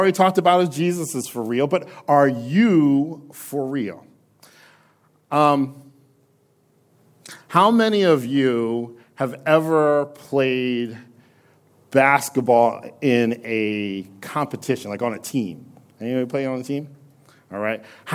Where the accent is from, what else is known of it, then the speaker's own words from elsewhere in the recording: Philadelphia, Pennsylvania, United States; I am from Philadelphia, a little church in Germantown.